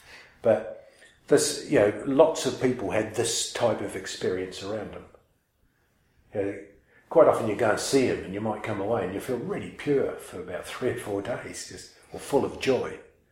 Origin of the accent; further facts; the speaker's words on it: New Zealand; And being a New Zealander, I was never much of a sort of faith or worship type, you know